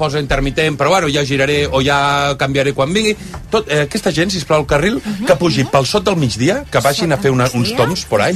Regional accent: L'Hospitalet de Llobregat, Catalonia, Spain; soc de Collblanc, i ara Collblanc, ja ho vaig dir l'altre dia, que això és Hospitalet

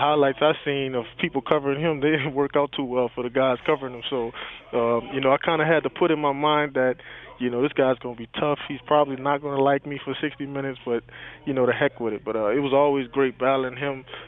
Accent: New Orleans, Louisiana, United States; back in my hometown in New Orleans

